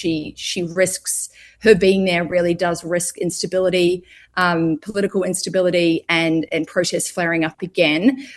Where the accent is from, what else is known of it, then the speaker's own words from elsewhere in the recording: Melbourne, Victoria, Australia; now in India; I'm from Melbourne, so I'm used to a lovely dry heat.